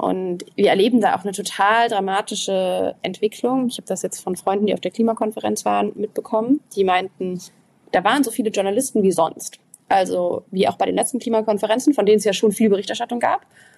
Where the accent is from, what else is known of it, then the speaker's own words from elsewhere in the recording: Berlin, Germany; Ich bin in Berlin aufgewachsen.